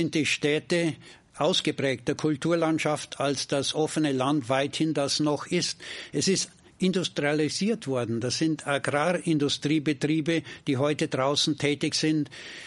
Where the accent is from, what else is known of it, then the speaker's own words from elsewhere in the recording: Bavaria, Germany; Und ich kann nur als Bayer hoffen, dass das Beispiel Schule macht und sich ausbreitet auf die übrigen Bundesländer.